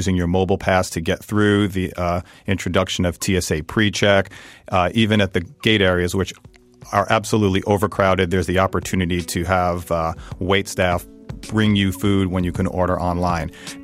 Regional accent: New York, United States; now in Columbus, United States; growing up in New York, I've used LaGuardia Airport very often.

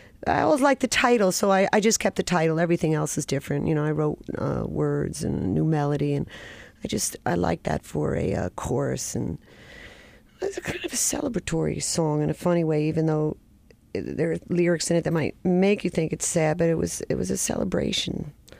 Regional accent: Oakhurst, New Jersey, United States; A few miles north of Asbury Park. I grew up in a small town called Oakhurst.

